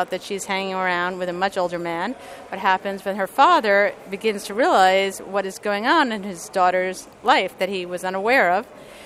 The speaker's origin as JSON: {"language": "English", "country": "United States", "said": "as a female playwright and as an American female playwright, I think that was a huge accomplishment."}